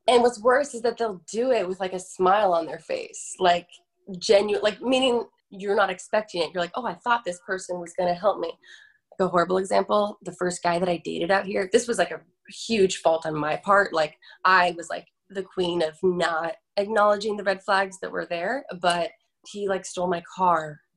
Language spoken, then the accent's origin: English; Florida, United States; now in Los Angeles, United States; I'm from Florida and I live, grew up by the ocean. So like I need an ocean next to me and palm trees.